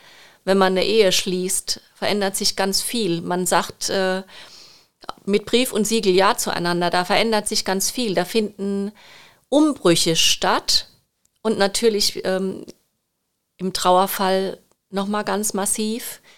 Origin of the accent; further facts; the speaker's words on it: Rhineland-Palatinate, Germany; born there; Also ich bin gebürtige Pfälzerin und liebe die Pfalz